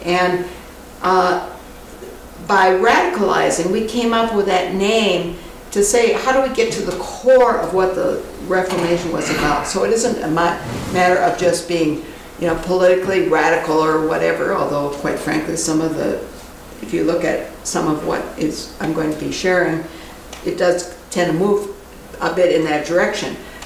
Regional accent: United States; it was kind of stunning as an American to sit there and to hear

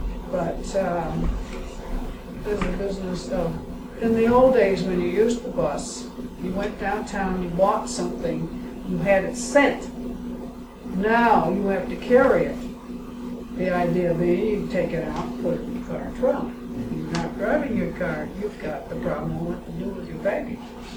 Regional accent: Midwest, United States; I come from the Midwest. I live in the Quad Cities.

